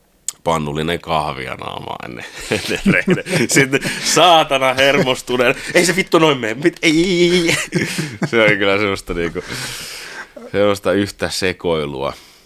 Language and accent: Finnish; Karstula, Central Finland, Finland; No mä oon Karstulasta kotoisin. Se oli semmoinen, se on tuolla niin kuin, mitä se niin kuin Jyväskylästä Luoteeseen 100 kilsaa. Semmoinen 5000 asukkaan kunta.